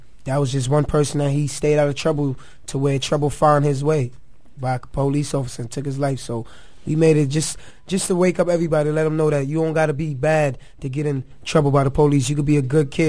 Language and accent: English; Brooklyn, New York, United States; I'm from Brooklyn, representing Crown Heights. We here.